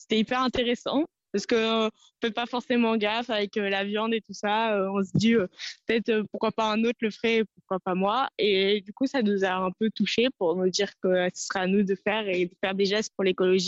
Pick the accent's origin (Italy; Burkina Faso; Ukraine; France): France; Grasse, Provence-Alpes-Côte d'Azur; je viens du sud de la France, dans la région PACA, à Grasse.